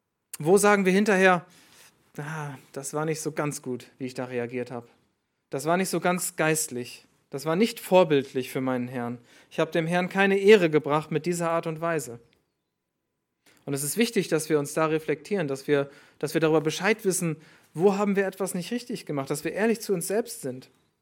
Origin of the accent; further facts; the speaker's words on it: Northern Germany, Germany; von einem Mann aus meiner Heimat in Norddeutschland